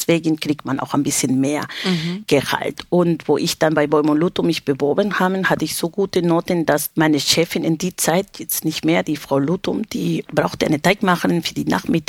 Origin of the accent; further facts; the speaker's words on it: Lima, Peru; Ich komme aus Lima